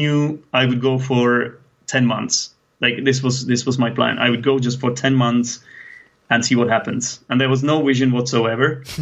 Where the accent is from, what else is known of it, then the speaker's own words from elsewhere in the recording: Czechia; first language Czech; English is a second language; we were just talking about English in Czech, which is my native language